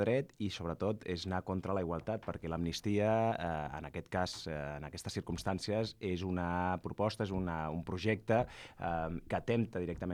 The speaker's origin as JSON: {"language": "Catalan", "region": "Catalonia", "country": "Spain", "said": "consideren que els catalans que no som nacionalistes som menys catalans"}